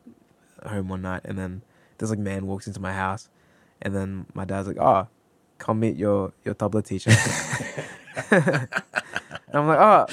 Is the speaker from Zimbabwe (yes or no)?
no; Fiji; And I was like, oh, okay, maybe you're like Fiji Indian. I'm Fiji Indian.